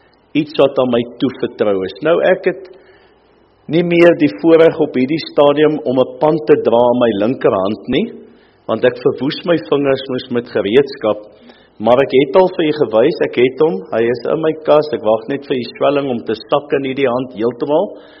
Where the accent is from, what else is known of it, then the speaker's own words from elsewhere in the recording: Western Cape, South Africa; accent: Cape; want ek het mos 'n Kaapse aksent